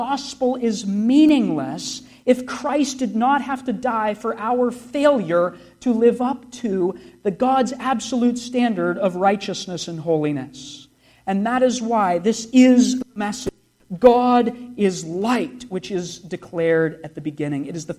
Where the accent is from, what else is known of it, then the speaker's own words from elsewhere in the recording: Pittsburgh, Pennsylvania, United States; Now, I'm from Pittsburgh. I do need to learn English better.